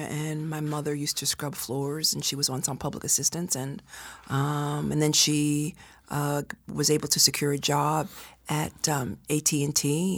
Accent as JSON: {"language": "English", "town": "Brooklyn", "region": "New York", "country": "United States", "tie": "born or raised there", "said": "I was born in Park Slope, raised in Park Slope. I now live in Clinton Hill, Fort Greene, my former council district."}